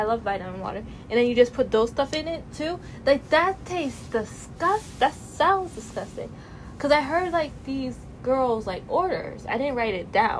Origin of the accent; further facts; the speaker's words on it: Canada; Again, I'm Canadian.